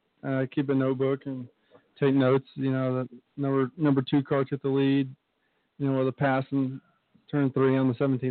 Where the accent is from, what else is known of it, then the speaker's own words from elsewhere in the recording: Alabama, United States; also born or lived in Daytona; I grew up in Alabama and in the Southeast, and been to Talladega and Atlanta, and I lived in Daytona as well.